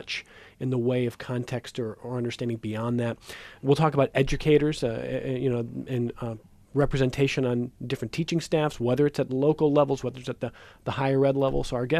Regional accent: Cleveland, Ohio, United States; I think I was 12 and I grew up in the Cleveland area

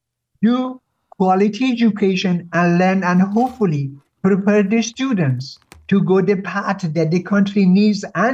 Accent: Iran; moved away as an adult; now in United States; I grew up in Iran. Okay, I'm 77 years old. I've been in this country since 1975.

